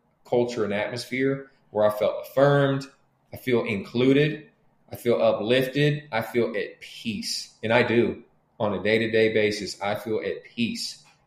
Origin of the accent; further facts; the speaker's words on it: Oakland, California, United States; so I grew up very poor in Oakland. I mean, hand-me-down poor.